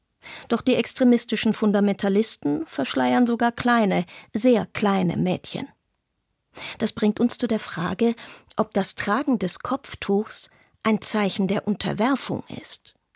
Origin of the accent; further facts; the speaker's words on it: Algeria; In meinem Heimatland, Algerien